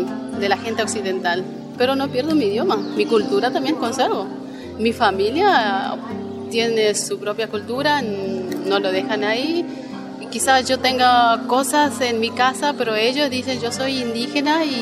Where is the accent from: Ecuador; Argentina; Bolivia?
Argentina; Sausalito, Chaco; Soy del Sausalito, Chaco, Argentina. Soy de la comunidad wichí.